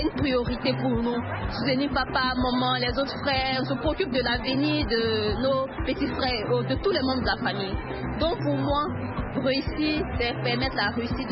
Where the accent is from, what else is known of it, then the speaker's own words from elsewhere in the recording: Côte d’Ivoire; le riz, chez nous en Côte d'Ivoire, c'est plus de 2 millions de tonnes de riz qui doit être distribué